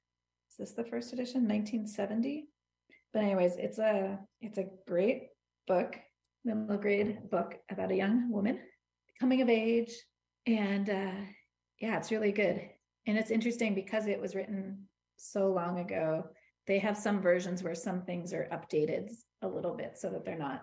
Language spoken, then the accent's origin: English; Hudson, New York, United States; I'm from Hudson, not quite beyond. But I grew up in the beyond